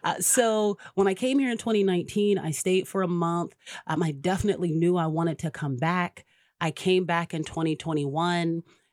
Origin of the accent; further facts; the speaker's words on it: Pennsylvania, United States; also born or lived in Houston; Oh, I'm originally from Pennsylvania.